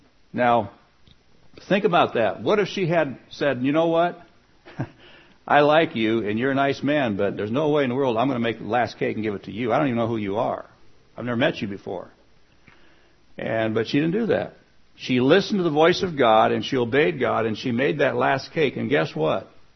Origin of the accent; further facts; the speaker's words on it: Spokane, Washington, United States; I was pretty much born and raised in Spokane all my life